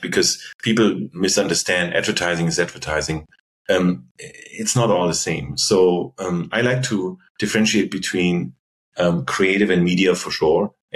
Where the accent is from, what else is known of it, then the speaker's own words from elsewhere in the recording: Germany; English is a second language; I'm very German with that because I'm from Germany.